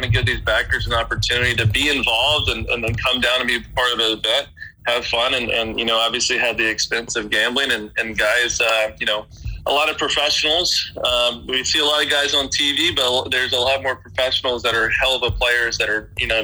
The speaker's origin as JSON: {"language": "English", "town": "Memphis", "region": "Tennessee", "country": "United States", "tie": "born or raised there", "said": "I was from I grew up in Memphis, Tennessee. I got back to Colonial Country Club in Memphis"}